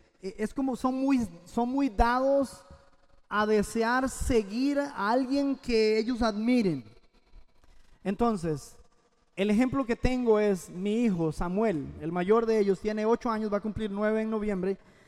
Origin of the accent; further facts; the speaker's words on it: Costa Rica; Y ellos, siempre que decían que yo soy el tico, de una vez decían Keylor Navas.